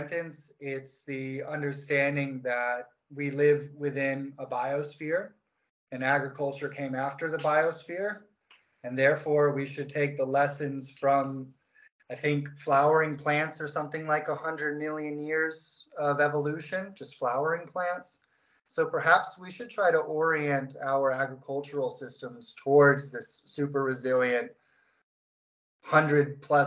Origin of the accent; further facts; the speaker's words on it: Florida, United States; now in Finland; I'm an American. I was born in Southwest Florida in the United States.